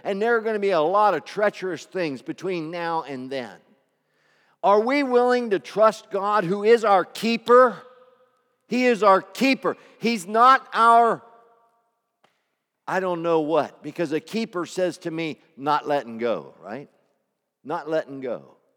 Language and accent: English; Glen Rock, Pennsylvania, United States; I'm from Glen Rock.